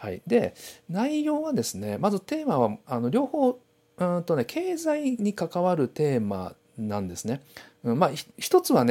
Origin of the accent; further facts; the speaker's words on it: Shiga, Japan; 僕がね、滋賀県出身なんですけれども